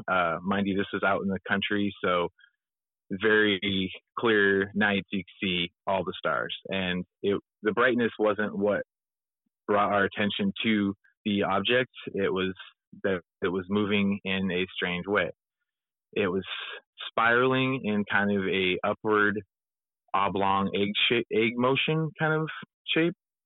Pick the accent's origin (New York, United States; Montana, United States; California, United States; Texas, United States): Montana, United States; Bozeman; I'm 39 years old, originally from, born and raised in Bozeman, Montana.